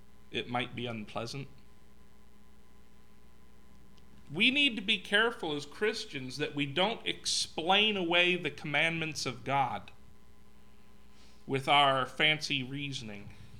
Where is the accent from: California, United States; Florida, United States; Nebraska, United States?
California, United States; Los Angeles; I grew up in Los Angeles around where gangs were a real problem.